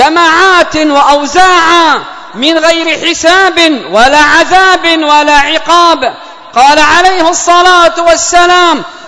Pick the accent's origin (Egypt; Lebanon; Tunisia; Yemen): Yemen; اللهم ادفع عن بلادنا اليمن الفتن ما ظهر منها وما بطن.